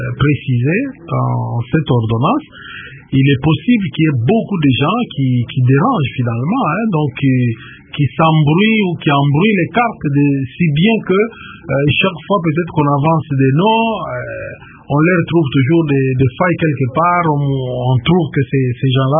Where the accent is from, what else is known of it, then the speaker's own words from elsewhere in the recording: DR Congo; Qu'on prenne des Congolais, nous sommes Congolais, qu'on nomme des Congolais